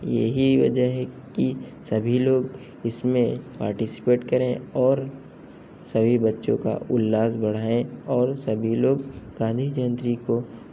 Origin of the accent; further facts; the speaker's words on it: Barabanki, Uttar Pradesh, India; मैं बाराबंकी से हूँ।